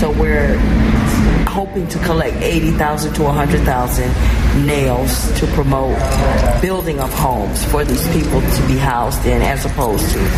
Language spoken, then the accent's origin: English; New Rochelle, New York, United States; now in Southern California, United States; Okay, well, originally I'm from New Rochelle, New York, on the East Coast, and I came to California in 1978, to Northern California, actually, Castle Air Force Base, where I had my first daughter.